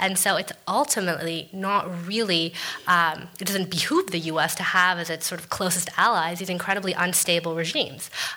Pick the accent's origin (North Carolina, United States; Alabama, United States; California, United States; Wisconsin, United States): California, United States; born there; I was born in Northern California and didn't really visit Iran properly as an adult until 1998, at which point I was living in Cairo